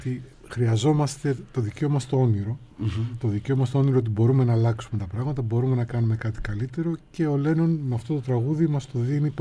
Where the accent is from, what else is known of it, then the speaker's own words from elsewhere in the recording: Athens, Attica, Greece; also born or lived in Katerini; Γεννήθηκα στην Κατερίνη Πιερίας, ο πατέρας μου ήταν στη χωροφυλακή, στην ελληνική χωροφυλακή και πυρετούσε και 40 χρόνια στη Μακεδονία και στον νομό Πιερίας. Ήρθα μικρό στην Αθήνα, ήρθα σε ηλικία 6 ετών περίπου.